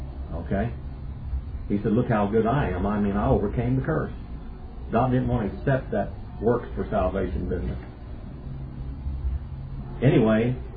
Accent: United States; And I've written a couple of books on Native American culture, because I am an Indian.

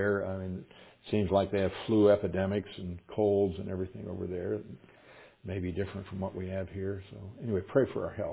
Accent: United States; "You're an American, aren't you?" And I said, "Yes, I am."

